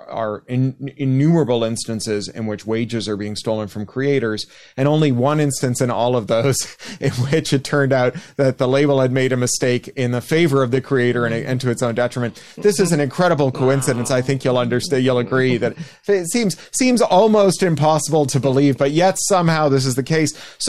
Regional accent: Canada; I am Canadian.

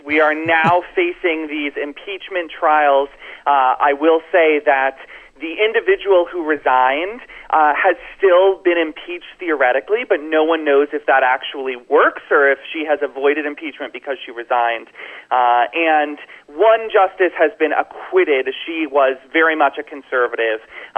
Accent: Florida, United States; which is actually why we have such a great Supreme Court right now in Florida, which is my home state.

